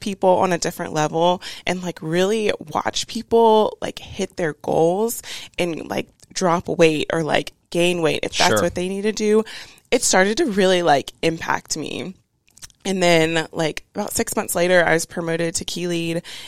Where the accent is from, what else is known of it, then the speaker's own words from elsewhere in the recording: Cary, North Carolina, United States; I'm from Cary, North Carolina, which is right outside of Raleigh. That's where I went to school or went to high school.